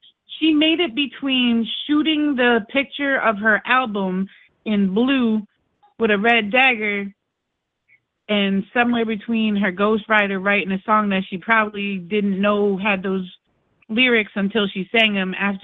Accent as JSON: {"language": "English", "region": "New Jersey", "country": "United States", "lives_now": "Minneapolis, United States", "said": "I'm from Jersey, but I live in Minneapolis, so I'm used to music all over."}